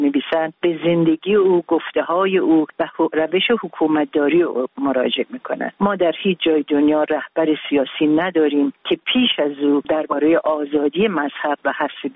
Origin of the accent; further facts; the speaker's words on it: Iran; من خودم به عنوان یک ایرانی